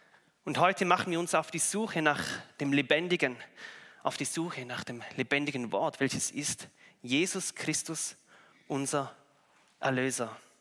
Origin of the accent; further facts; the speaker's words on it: St. Gallen, Switzerland; Also ich komme aus dem Toggenburg und mein Herz, wenn ich Berge sehe, da wow.